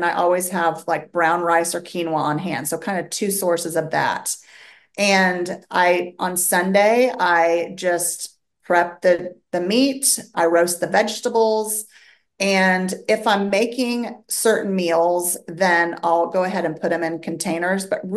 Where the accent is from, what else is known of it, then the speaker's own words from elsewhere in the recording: Wichita, Kansas, United States; I am from Wichita, Kansas, where it's cold and windy today.